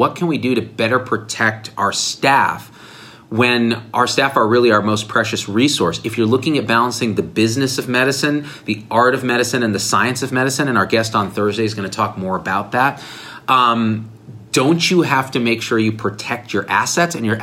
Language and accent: English; New Jersey, United States; Newark has historically been associated, and I'm from New Jersey, with not the safest safe levels.